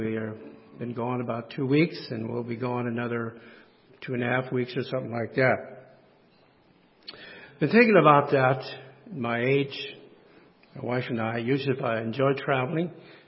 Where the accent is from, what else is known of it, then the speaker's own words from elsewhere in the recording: Hartville, United States; My wife and I grew up in Hartville, a little town to me is home.